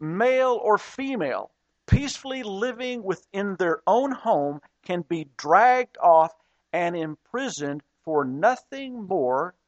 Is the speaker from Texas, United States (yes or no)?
yes; Dallas, Texas, United States; You know, when I grew up in Dallas, Texas, not all of my high school friends went to church